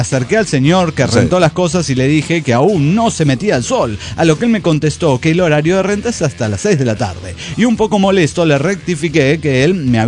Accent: Tuxtepec, Oaxaca, Mexico; Tuxtepec, Oaxaca, es mi pueblo natal.

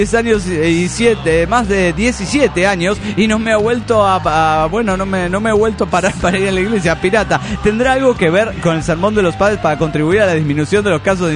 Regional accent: Toluca, State of Mexico, Mexico; de Toluca, México.

